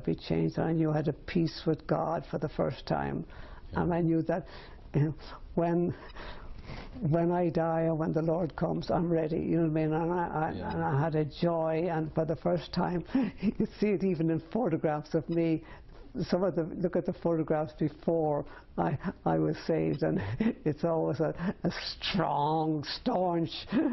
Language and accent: English; Ireland; and being an Irishman, drink was a lot to me.